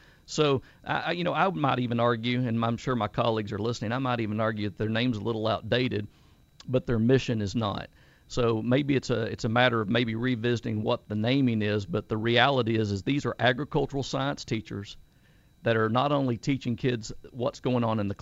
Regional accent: Texas, United States; even when I was a kid growing up in the Texas Panhandle at Cal Farley's Boys Ranch

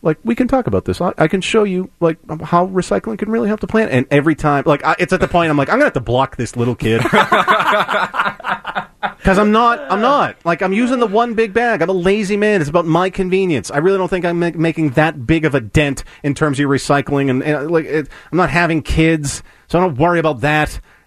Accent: Melrose, Massachusetts, United States; In fact, my hometown of Melrose, where I currently reside as well.

